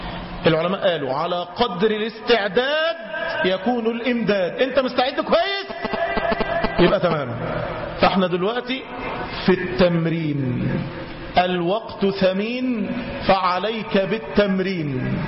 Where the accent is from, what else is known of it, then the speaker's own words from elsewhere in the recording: Cairo, Cairo Governorate, Egypt; ورحت أصلي في مسجد في مدينة مصر عندنا في القاهرة